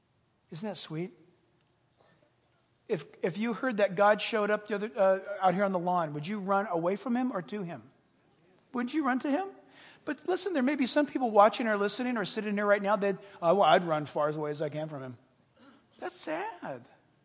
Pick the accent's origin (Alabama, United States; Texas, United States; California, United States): California, United States; Back in the day, everybody used to put lights up on their house when I grew up in Orange County.